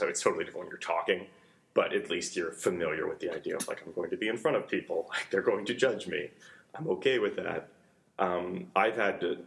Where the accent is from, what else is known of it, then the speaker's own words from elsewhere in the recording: Scarborough, Maine, United States; I'm from Scarborough, Maine. It's right near Portland, 5 minutes outside